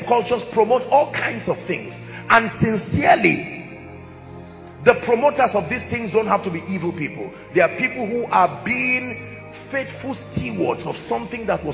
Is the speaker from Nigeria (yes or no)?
yes; Middle Belt, Nigeria; I come from the Middle Belt, for instance.